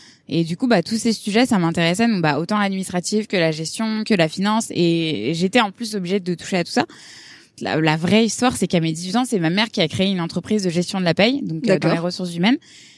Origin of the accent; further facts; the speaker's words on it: Lyon, Auvergne-Rhône-Alpes, France; j'ai grandi donc à Lyon, mais ensuite, mes parents ont emménagé dans la banlieue, donc dans un petit village.